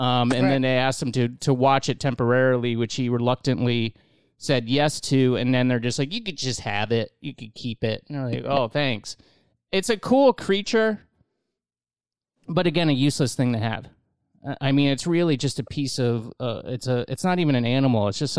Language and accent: English; Indian Rocks Beach, Florida, United States; because I'm from Indian Rocks Beach, you know, just right down the road.